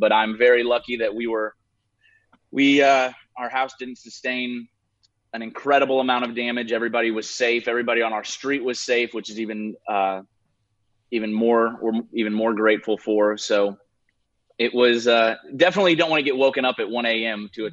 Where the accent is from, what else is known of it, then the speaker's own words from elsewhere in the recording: Missouri, United States; I grew up in Missouri, so I'm no stranger to tornadoes. We had tornado warnings, tornado watches almost every other day in Missouri.